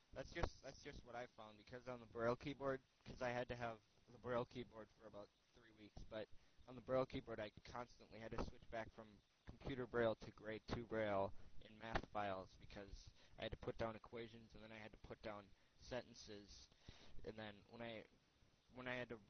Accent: Minnesota, United States; from Minnesota, and I'm in 10th grade

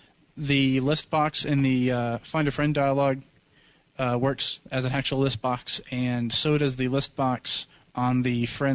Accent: Fayetteville, Arkansas, United States; from Arkansas.

